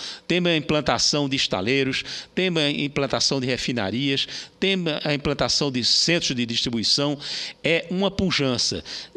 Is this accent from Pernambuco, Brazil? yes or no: yes; Pernambuco, Brazil; born there; eu sou pernambucano de nascimento e assisti, quando jovem, o início do Porto de Suape.